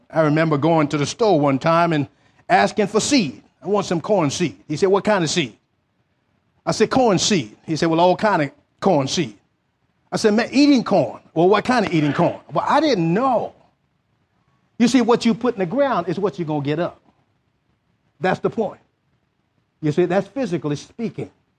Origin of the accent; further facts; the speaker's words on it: the South, United States; I can remember growing up in the South doing Jim Crow.